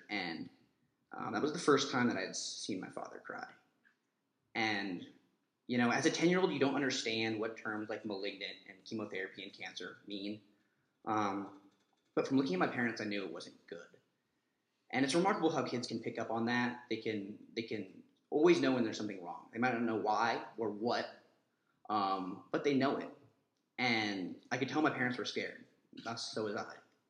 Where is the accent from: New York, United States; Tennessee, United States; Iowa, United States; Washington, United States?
Iowa, United States; West Des Moines; I was born and raised a Christian in West Des Moines, Iowa.